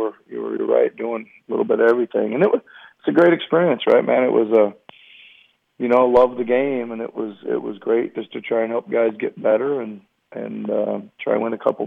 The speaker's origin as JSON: {"language": "English", "region": "Iowa", "country": "United States", "tie": "born or raised there", "said": "You know, I grew up in Iowa, and it was really fortunate."}